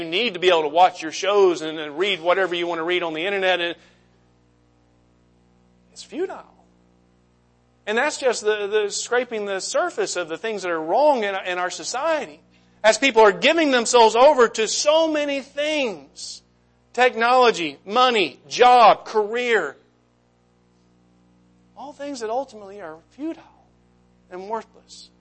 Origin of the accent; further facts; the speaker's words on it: Alabama, United States; I grew up in Alabama. I went to the University of Alabama, so I am a football fan.